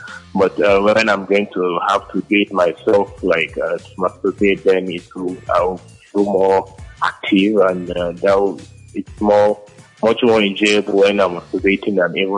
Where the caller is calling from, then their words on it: Abuja, Federal Capital Territory, Nigeria; I'm calling from Abuja.